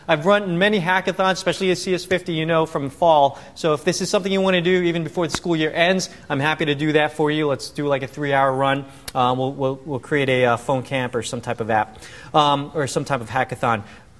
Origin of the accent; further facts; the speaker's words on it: New York, United States; I'm from New York. Anyone from New York? Long Island represent?